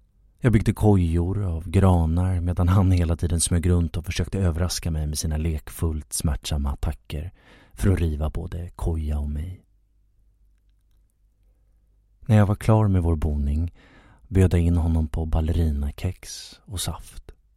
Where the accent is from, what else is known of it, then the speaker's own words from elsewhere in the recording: Nykvarn, Stockholm County, Sweden; Jag kommer från Nykvarn, ett litet brukssamhälle utanför Södertälje i Stockholms län. Det är där jag har mina rötter